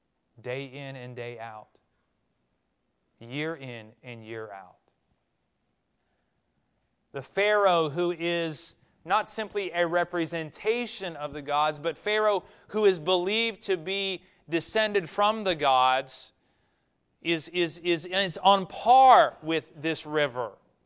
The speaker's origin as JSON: {"language": "English", "town": "Columbus", "region": "Ohio", "country": "United States", "tie": "born or raised there", "said": "because I grew up in Columbus, Ohio"}